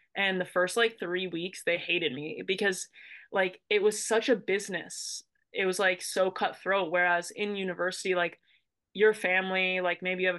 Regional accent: Massachusetts, United States; I mean, I grew up in Massachusetts, but it's still cool.

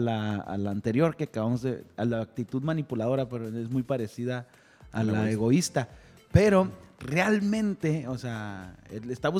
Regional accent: Mexico; Como mexicanos, o sea, hablando de cómo adquirimos las actitudes, nos han enseñado a sufrir.

